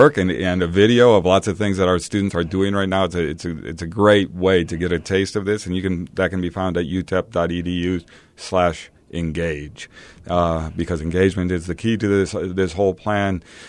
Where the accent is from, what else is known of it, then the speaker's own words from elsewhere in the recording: Iowa, United States; I did some of my growing up in Iowa. Well, in Iowa, there was a lot of agricultural programs there because it's an agricultural area of the country, right?